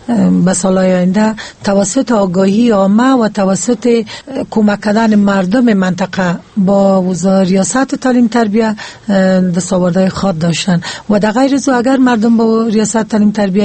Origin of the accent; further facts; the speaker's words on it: Paktika, Afghanistan; بالاخره به ولایت خودم که بسیار مثال خوب است که اولین ولایت میگیم که ولایت پکتیکا